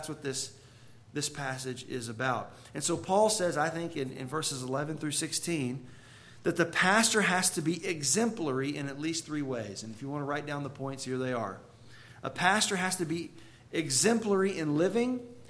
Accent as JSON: {"language": "English", "town": "DeRidder", "region": "Louisiana", "country": "United States", "tie": "born or raised there", "said": "Last weekend, I was in my hometown of DeRidder, Louisiana, where I grew up in that church."}